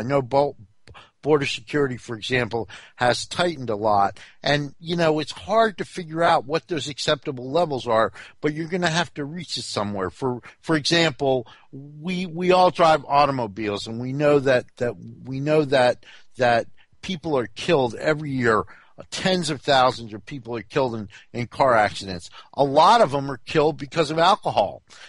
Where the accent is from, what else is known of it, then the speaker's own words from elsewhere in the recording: United States; and I love being an American, and I'm proud to be an American